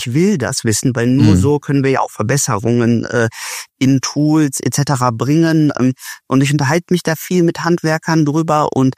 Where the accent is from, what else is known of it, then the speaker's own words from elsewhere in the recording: Cologne, North Rhine-Westphalia, Germany; ich komme aus Köln